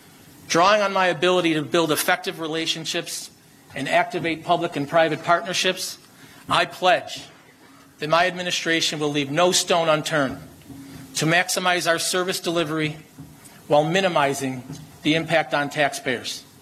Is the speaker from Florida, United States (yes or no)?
no; Buffalo, New York, United States; Being born and raised in South Buffalo, I know many of the same struggles that the average resident faces.